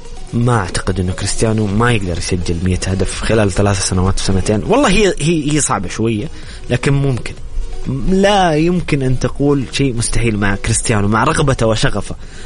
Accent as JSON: {"language": "Arabic", "country": "Saudi Arabia", "said": "احنا سعوديين"}